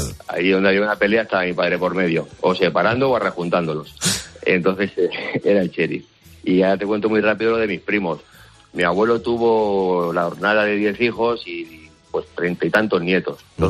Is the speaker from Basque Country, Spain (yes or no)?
no; Tiries, Castilla-La Mancha, Spain; mi pueblo es un pueblo, que bueno, no es un pueblo, no somos ni pueblo, somos una pedanía, uh-huh. Tiries, en la provincia de Albacete.